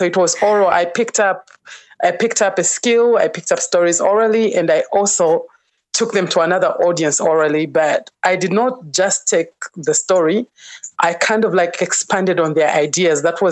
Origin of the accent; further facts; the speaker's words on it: Chipata, Eastern Province, Zambia; from the time I was a kid in the village where I grew up in Chipata, which is the eastern side of Zambia.